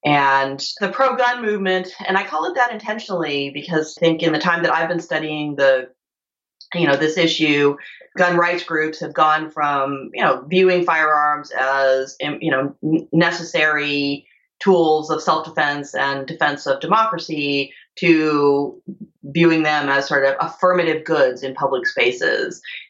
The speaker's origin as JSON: {"language": "English", "region": "Virginia", "country": "United States", "said": "So the gun control activist in my home state of Virginia is the mom of a girl who was shot at Virginia Tech."}